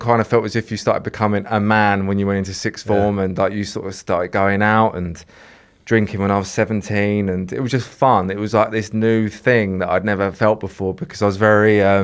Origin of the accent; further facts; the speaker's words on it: South East England, United Kingdom; So I'm from Kent originally.